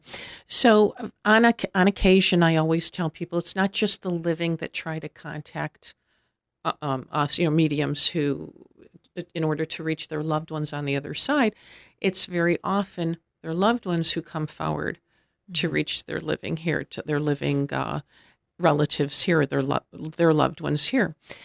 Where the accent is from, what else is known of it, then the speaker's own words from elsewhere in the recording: Detroit, Michigan, United States; I'm from the Detroit area.